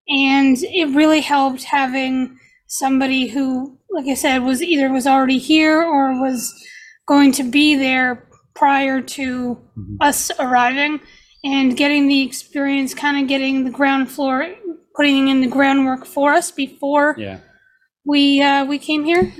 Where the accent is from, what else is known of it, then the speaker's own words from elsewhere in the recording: Canada; we're from Canada, right? So we're used to cold, snow